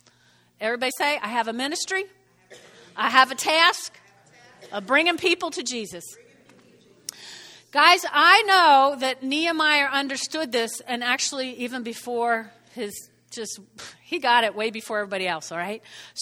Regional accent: New Jersey, United States; accent: Jersey; In case my Jersey accent got in there.

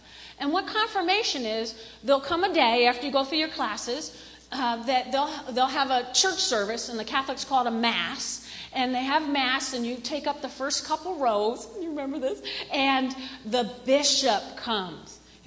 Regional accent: New Jersey, United States; also born or lived in Brooklyn; Most of you know I was raised in North Jersey. Born in Brooklyn. Yay! Raised in North Jersey.

